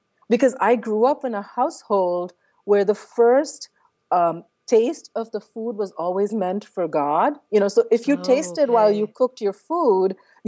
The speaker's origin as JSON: {"language": "English", "country": "India", "tie": "born or raised there", "also_born_or_lived": "Middle East", "said": "I grew up I grew up in India, obviously, and in the Middle East, but I grew up in a very food obsessed household."}